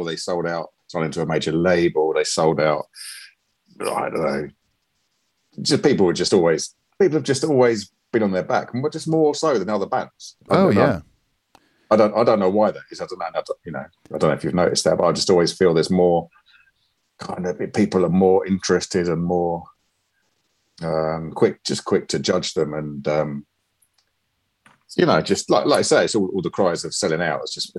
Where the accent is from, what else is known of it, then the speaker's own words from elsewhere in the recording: London, United Kingdom; now in Coventry, United Kingdom; Where I grew up in South London